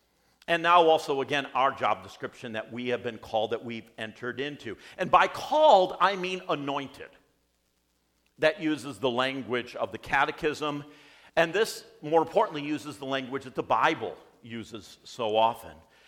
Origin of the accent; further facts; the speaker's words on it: Coopersville, Michigan, United States; I grew up in Coopersville, so not that far from here.